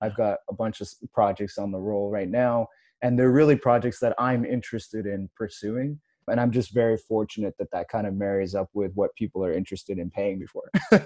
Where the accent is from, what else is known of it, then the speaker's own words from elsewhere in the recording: Toronto, Ontario, Canada; moved away as an adult; now in California, United States; I'm originally from Toronto, but got dragged out west to go to school there for a master's program. And ended up staying in California for a bit